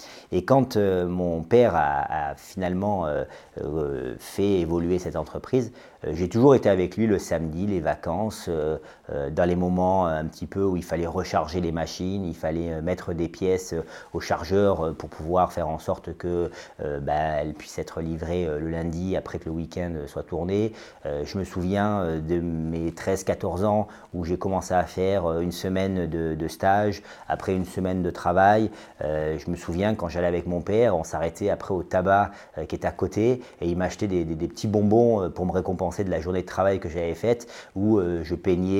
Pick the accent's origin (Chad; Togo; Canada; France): France; Nice, Provence-Alpes-Côte d'Azur; je suis né à Nice. J'ai grandi à Nice toute mon enfance. Je suis très peu parti, puisque je suis parti une année à Aix-en-Provence pour passer ma licence.